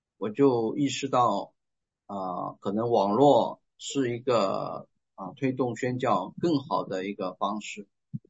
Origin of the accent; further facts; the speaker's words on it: China; 就是因为我是中国人我有微信我了解